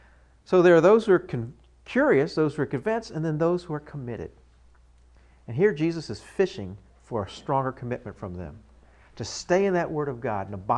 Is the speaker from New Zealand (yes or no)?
no; United States; born there; I said, "Well, I was born in America. I was raised in such and such a church."